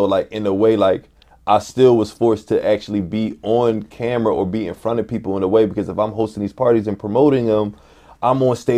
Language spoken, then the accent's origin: English; Philadelphia, Pennsylvania, United States; I lived in North Philly. I'm from West.